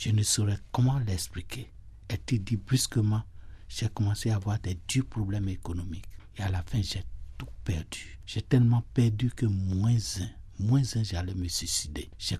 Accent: Benin; moved away as an adult; also born or lived in Côte d'Ivoire; je suis originaire du Bénin et en 71, je suis parti en Côte d'Ivoire pour commencer mon travail de réparateur de pneus

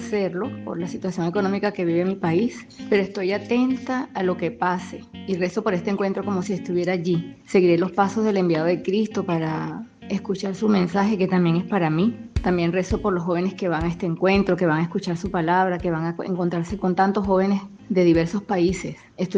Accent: Venezuela; soy de Venezuela.

